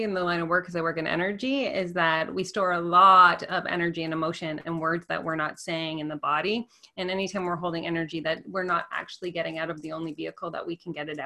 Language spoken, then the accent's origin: English; Canada; It's .ca because I'm Canadian.